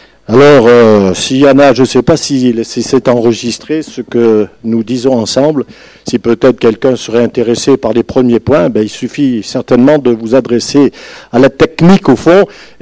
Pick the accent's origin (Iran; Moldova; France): France; oh, même pas chez nous en France, on n'a pas connu ça